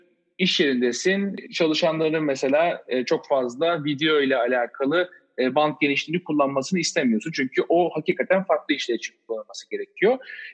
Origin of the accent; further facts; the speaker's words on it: Manisa, Turkey; 1987'de Manisa doğumluyum. Doğma büyüme Manisalıyım. Ailem de Manisalı iki taraftan da. İlkokul ve ortaokulu Manisa'da okudum.